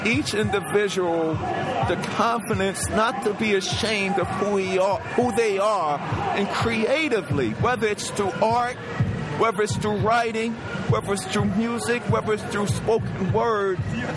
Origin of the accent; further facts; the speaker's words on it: New York City, New York, United States; I was a kid growing up in Hollis, Queens, New York.